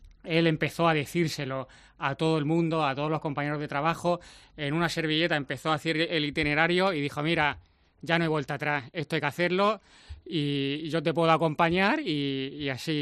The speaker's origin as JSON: {"language": "Spanish", "town": "Murcia", "region": "Region of Murcia", "country": "Spain", "said": "Sí, sí, yo soy de Murcia."}